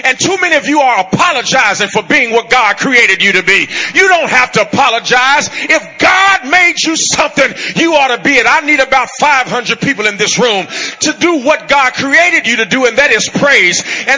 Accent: Gary, Indiana, United States; I grew up in Gary, Indiana, which is, at the time I was born, the murder capital of the United States of America.

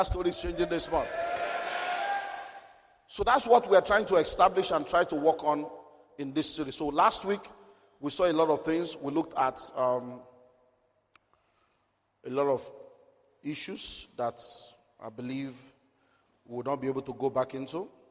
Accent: Nigeria; As a Nigerian, you know it's no more document he's looking for.

